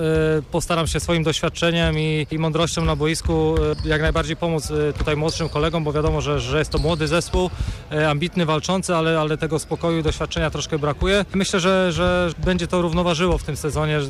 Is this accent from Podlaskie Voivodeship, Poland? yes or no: no; Poznań, Greater Poland Voivodeship, Poland; dobrze jest wrócić do rodzinnego Poznania